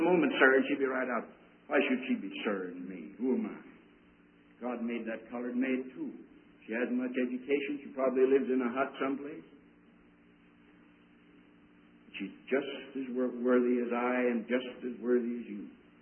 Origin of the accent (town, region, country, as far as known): Netherlands; accent: Dutch; English is a second language